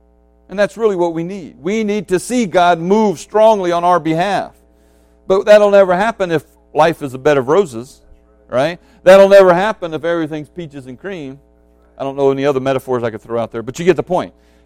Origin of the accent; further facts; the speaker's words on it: the South, United States; We're all from the South, so we should know.